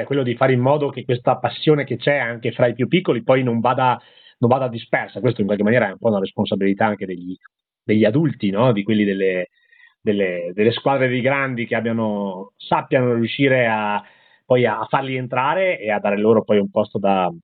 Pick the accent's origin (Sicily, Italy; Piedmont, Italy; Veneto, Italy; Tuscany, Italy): Veneto, Italy; Rivamonte; sono partigiano in questo perché sono di Rivamonte